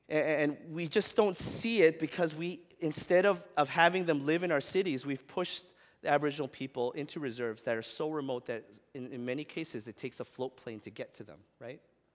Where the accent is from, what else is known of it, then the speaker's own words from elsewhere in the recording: Regina, Saskatchewan, Canada; growing up in Regina, Saskatchewan